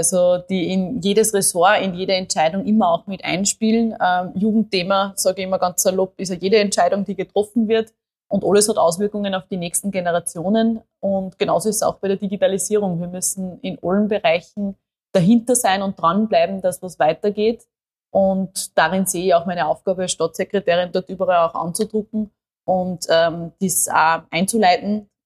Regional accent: Upper Austria, Austria; ich komme aus Oberösterreich. Wir haben gemeinsam, dass wir beide Mühlviertler sind. Bin 29 Jahre alt

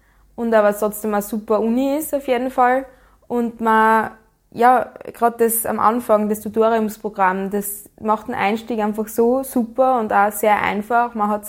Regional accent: Frohnleiten, Styria, Austria; bin 26 Jahre alt, bin aus Fronleiten

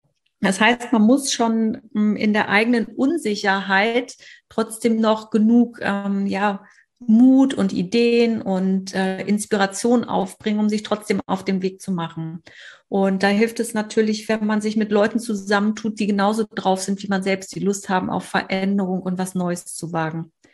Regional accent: Hamburg, Germany; ich komme aus Hamburg

